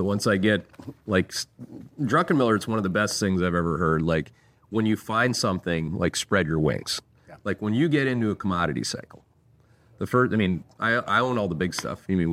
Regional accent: Canada; Right, I'm Canadian. I'm pretty well versed in how cold it can be at that latitude

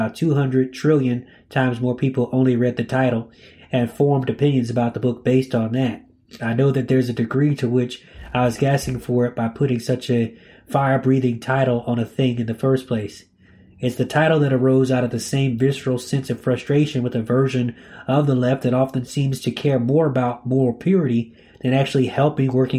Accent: East Lansing, Michigan, United States; 3 hours round trip from Michigan, where I was a graduate student at West Michigan University, to my hometown of East Lansing to see Chappelle do stand-up.

